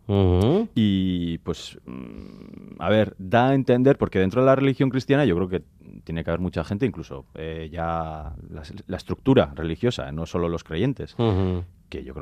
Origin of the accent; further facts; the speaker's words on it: Hondarribia, Basque Country, Spain; Yo, pues, que soy de Hondarribi